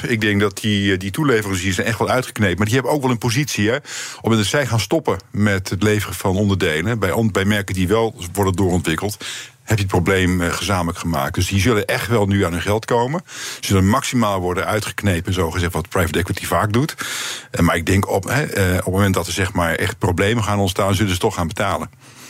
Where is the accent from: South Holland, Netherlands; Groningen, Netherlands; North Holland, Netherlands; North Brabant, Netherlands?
Groningen, Netherlands; ik kom uit Groningen oorspronkelijk